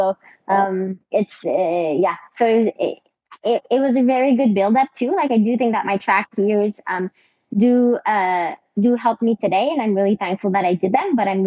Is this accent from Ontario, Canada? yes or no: no; Bedford, Quebec, Canada; Yeah, so I grew up in the Eastern Townships in a small town called Bedford.